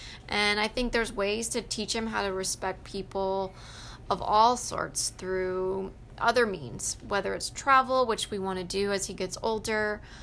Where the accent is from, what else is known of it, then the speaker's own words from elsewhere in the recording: Virginia, United States; I experienced racism growing up in Virginia, but that wasn't a motivator for me. If anything, it made me want to get away.